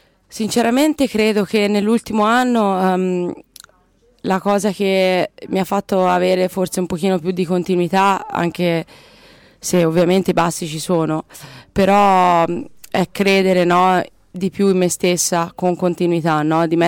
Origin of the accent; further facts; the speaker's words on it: Bagni di Lucca, Tuscany, Italy; quindi io sono nata e cresciuta a Bagni di Lucca.